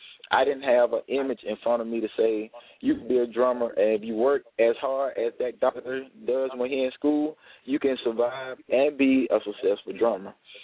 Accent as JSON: {"language": "English", "town": "Waycross", "region": "Georgia", "country": "United States", "tie": "born or raised there", "said": "he had told my sister that stays in my hometown of Waycross, Georgia, that I was going to do a festival, something big for the city of Waycross"}